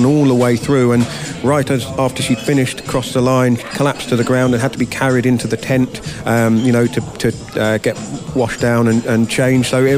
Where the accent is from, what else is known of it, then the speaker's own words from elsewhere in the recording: Ireland; as a British journalist as I am, or Irish technically